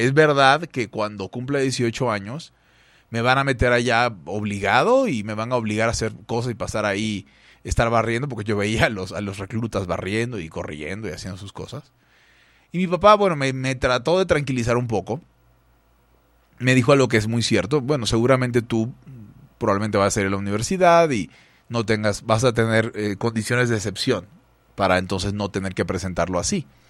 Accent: Venezuela; born there; yo nací en Venezuela. Y habiendo nacido en Venezuela, muy temprano me enteré que existía la guerra.

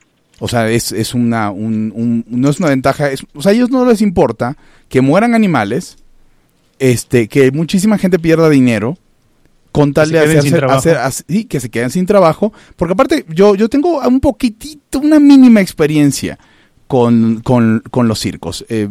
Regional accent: Venezuela; born there; yo nací en Venezuela y me tocó ver cómo el país se lo llevó el comunismo

